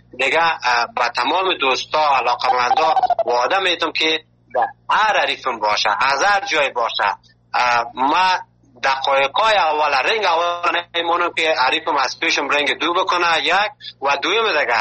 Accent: Afghanistan; now in Malatya, Turkey; ما که اول که از افغانستان آمدیم در یک جای یک شار مالاتیا میگه

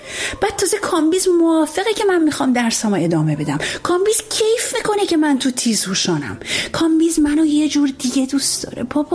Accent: Iran; moved away as an adult; وقتی از ایران اومدم بیرون

